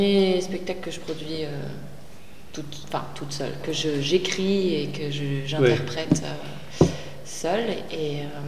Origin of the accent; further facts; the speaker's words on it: Île-de-France, France; also born or lived in Grenoble; Sinon, j'ai grandi en région parisienne.